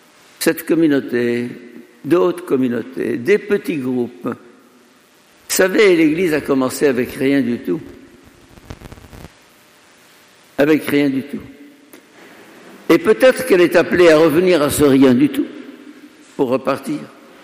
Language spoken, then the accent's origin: French; Egypt; Nous la connaissons chez nous en Égypte et dans tout le Proche-Orient.